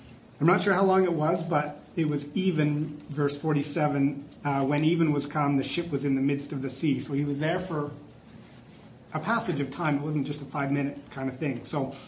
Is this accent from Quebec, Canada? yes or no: no; Prince George, British Columbia, Canada; I guess where I grew up in Prince George, if it's in the winter, I think 8 o'clock is a great while before day because you only get a few hours of sunlight.